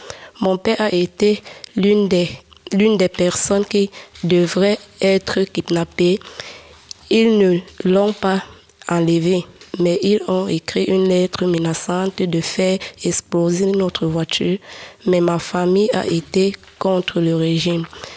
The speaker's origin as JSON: {"language": "French", "country": "Syria", "tie": "born or raised there", "also_born_or_lived": "Turkey", "second_language": "French", "said": "J'ai 17 ans. J'ai habité en Turquie 2 ans, mais j'ai grandi en Syrie. Dans la ville de Basnas"}